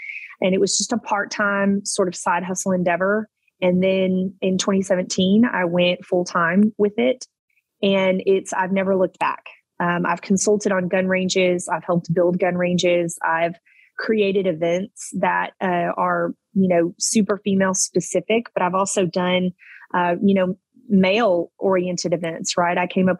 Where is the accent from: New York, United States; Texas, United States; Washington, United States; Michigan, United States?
Texas, United States; Absolutely. I grew up in East Texas, almost to Louisiana. Really great childhood in so far as I got to do a lot of stuff outside.